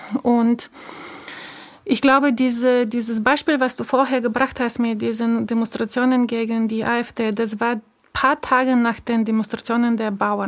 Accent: Bulgaria; moved away as an adult; ich bin 78 in Bulgarien geboren. Ich war 11, als die Wende kam. Mit 21 habe ich das Land verlassen.

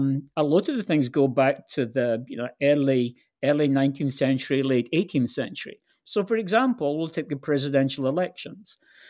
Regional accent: Scotland, United Kingdom; moved away; I'm originally from Scotland

